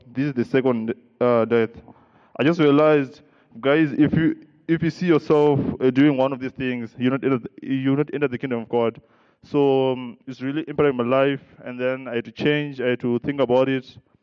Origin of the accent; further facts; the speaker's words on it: Zimbabwe; Oh, hello, what's up, guys? … from Zimbabwe.